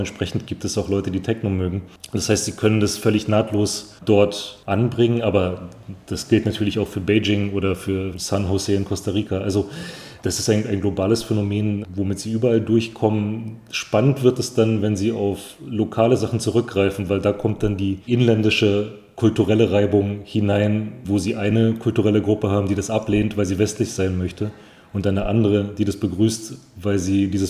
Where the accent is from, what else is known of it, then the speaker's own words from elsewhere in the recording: Sofia, Sofia City, Bulgaria; also born or lived in Berlin, Germany; Ich bin in Ostberlin geboren, bin in Sofia aufgewachsen, als Kind eine Zeit lang und habe dann, wie das zu DDR-Zeiten möglich war, dort jeden Urlaub verbracht